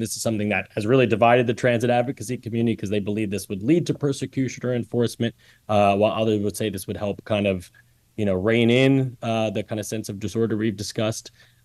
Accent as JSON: {"language": "English", "region": "New York", "country": "United States", "said": "as a New Yorker who hears the kind of e-bikes and mopeds outside every day"}